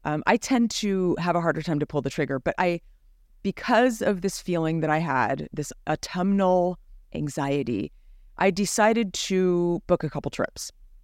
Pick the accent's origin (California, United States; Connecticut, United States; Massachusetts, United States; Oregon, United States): California, United States; Los Gatos; Me of my hometown. See, I think I crave like the more, you know, they're not distinct seasons like the East Coast, but Los Gatos is not that far from where you are south.